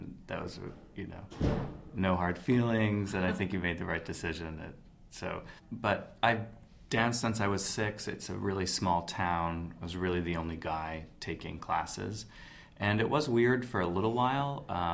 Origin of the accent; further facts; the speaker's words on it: Lowville, New York, United States; I'm from Lowville, New York, which is between Lake Ontario and the Adirondack Mountains.